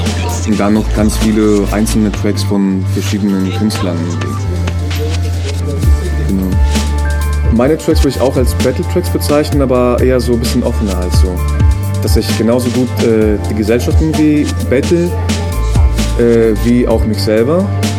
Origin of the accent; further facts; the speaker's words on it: Athens, Attica, Greece; ich komme halt irgendwie aus Athen ursprünglich und ich habe da auch irgendwie zum Teil studiert.